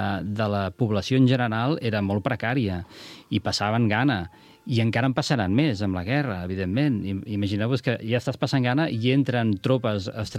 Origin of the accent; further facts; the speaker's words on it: Sant Pere de Riudebitlles, Catalonia, Spain; De Sant Pere de Riudevitlles.